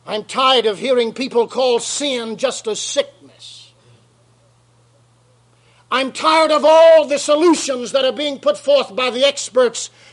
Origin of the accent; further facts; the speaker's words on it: United States; born there; I make no apologies for the fact that I am an American by birth.